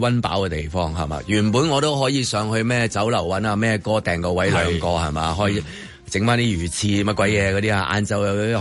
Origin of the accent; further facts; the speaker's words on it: Guangdong, China; 譬如我哋广东人好多嗰啲同镬字有关嘅